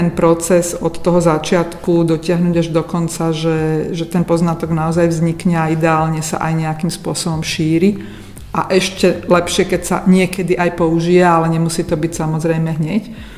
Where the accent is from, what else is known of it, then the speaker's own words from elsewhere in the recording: Nová Dubnica, Trenčín Region, Slovakia; ja som z Novej Dubnice, čo je malé mestečko.